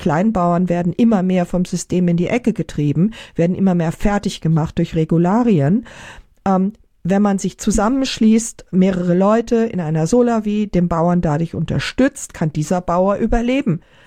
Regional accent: Linz, Upper Austria, Austria; Bei uns in Linz in Oberösterreich

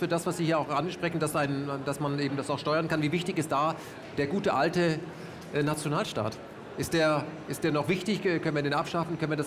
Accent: Austria; als Österreicher ist man ein bisschen dichter dran.

